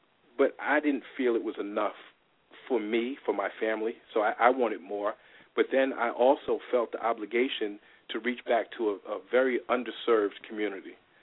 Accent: Brooklyn, New York, United States; Well, I mean, I grew up in East New York, Brooklyn, and I know people who know Brooklyn know that's probably the most economically depressed area in Brooklyn, if not in New York City.

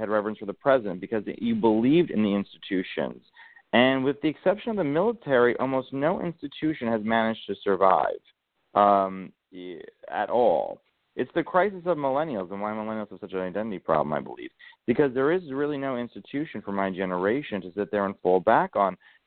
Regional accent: United States; Being an American is a unique thing because we have no real common ancestry.

